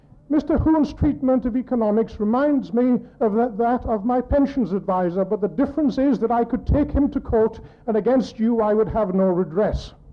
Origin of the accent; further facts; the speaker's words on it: Wales, United Kingdom; as a Welshman who doesn't speak Welsh.